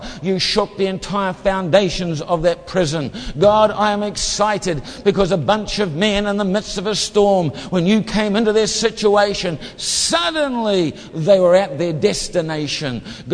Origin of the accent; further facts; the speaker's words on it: New Zealand; I'm a Kiwi. I can't help but get excited.